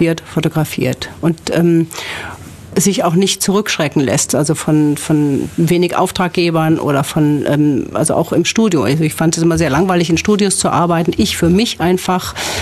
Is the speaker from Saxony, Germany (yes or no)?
no; Hesse, Germany; in die Nähe meiner Heimat noch gehen, nach Wiesbaden.